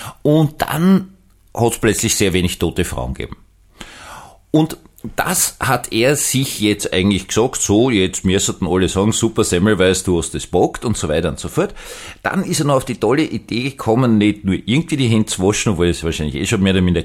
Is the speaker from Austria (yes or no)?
yes; Vienna, Austria; ich bin Wiener.